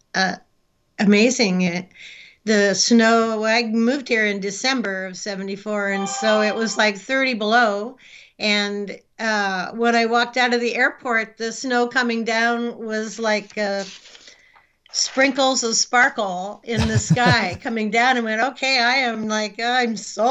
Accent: Los Angeles, California, United States; moved away as an adult; now in Alaska, United States; Well, I grew up in Los Angeles, but I moved to Alaska in 74.

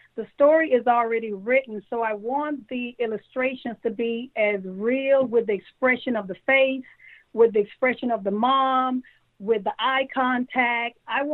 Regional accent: Trinidad & Tobago; now in United States; You know, we're originally from Trinidad.

